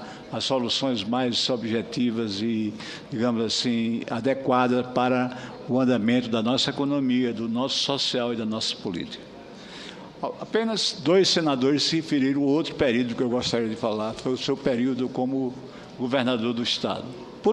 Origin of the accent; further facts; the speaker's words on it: Northeast Region, Brazil; eu, como nordestino e como brasileiro, agradeço em nome de todos nós, de todos os nordestinos